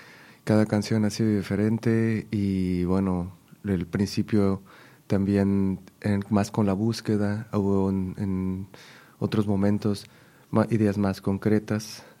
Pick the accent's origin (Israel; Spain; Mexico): Mexico; now in Antwerp, Belgium; Yo me fui de México y quise llevarme un estilo de música tal cual como lo quise aprender allá